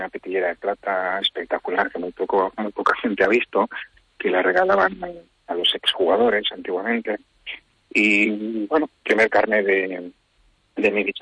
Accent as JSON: {"language": "Spanish", "town": "Vigo", "region": "Galicia", "country": "Spain", "said": "digamos que soy un vigués muy 100%, porque todo el mundo tiene algún antepasado que vino de otros lugares también, pero sí, y por ese lado, muy, muy vigués."}